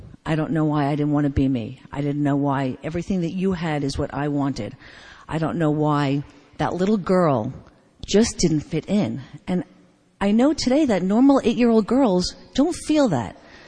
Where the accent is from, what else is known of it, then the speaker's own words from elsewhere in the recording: Bayside, New York, United States; I was born in the Bronx, and I grew up in Bayside.